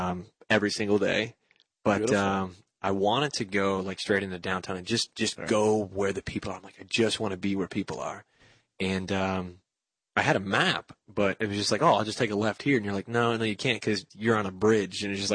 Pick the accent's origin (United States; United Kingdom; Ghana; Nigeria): United States; Detroit, Michigan; Now, I'm from Detroit, and Detroit's like a closet compared to Pittsburgh.